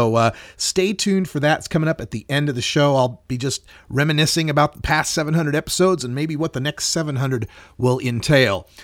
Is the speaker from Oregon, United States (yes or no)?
yes; Oregon, United States; here in my home state of Oregon